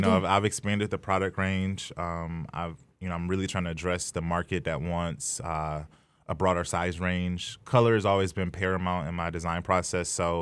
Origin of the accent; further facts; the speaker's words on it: Midwest, United States; You know, so I'm from the Midwest in America